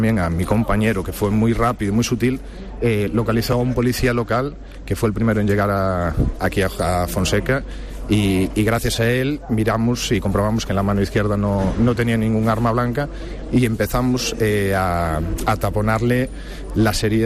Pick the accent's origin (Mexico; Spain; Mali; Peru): Spain; A Pobra do Caramiñal, Galicia; tengo 35 años, soy natural de Puebla del Carmiñal, pero vivo en Rianxo actualmente